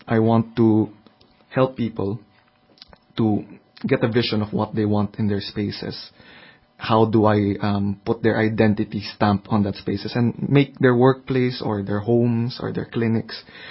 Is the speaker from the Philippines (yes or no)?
yes; Philippines; moved away as an adult; also born or lived in Manila; now in Brussels, Belgium; I hailed from the Philippines, and I graduated from architecture school there I think in around 2008, and then I started practicing in Manila for 2 years, and then the opportunity came for me to come over and work in Brussels with Procter & Gamble.